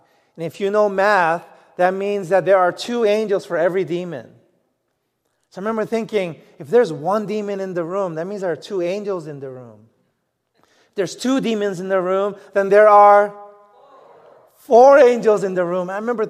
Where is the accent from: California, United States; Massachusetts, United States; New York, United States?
New York, United States; New York City; And I grew up in New York City, so I wasn't used to seeing stars in the sky.